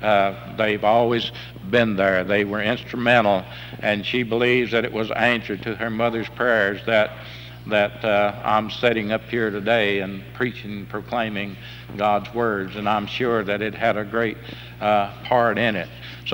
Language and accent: English; Lenoir City, Tennessee, United States; I wanted to get them on tape that goes to my hometown in Lenore City.